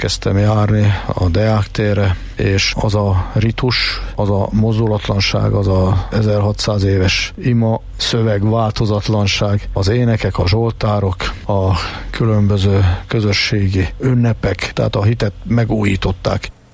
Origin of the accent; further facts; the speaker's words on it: Miskolc, Borsod-Abaúj-Zemplén, Hungary; A gyermekkorom az Miskolchoz kötődik, itt születtem a múlt században, 1949-ben, pontosabban Újdiósgyőrben, tehát a miskolciaknak az jelent valamit, ha azt mondjuk, hogy újgyőri gyerek vagyok, voltam. Ott nevelkedtem a Szent Imre templom szomszédságában